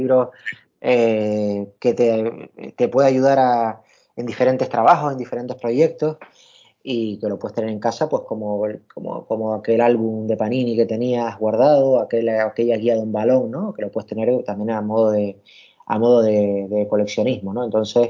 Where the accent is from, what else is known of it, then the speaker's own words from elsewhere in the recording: Canary Islands, Spain; soy de Tenerife y aquí el transporte siempre tarda el doble que cualquier zona de la península